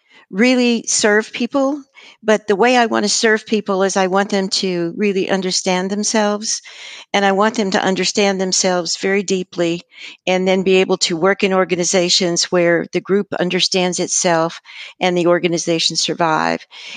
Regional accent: New Mexico, United States; I was a Southern Baptist growing up in New Mexico

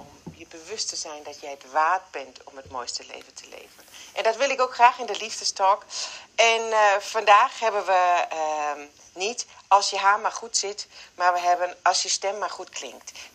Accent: Germany; accent: German; Dutch is a second language; nog beter en effectiever en nog mooier kan klinken met mijn Duits accent

